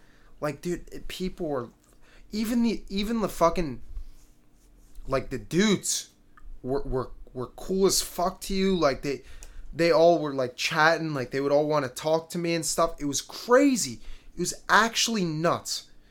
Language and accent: English; United States; Like, they could even tell I'm American, like, from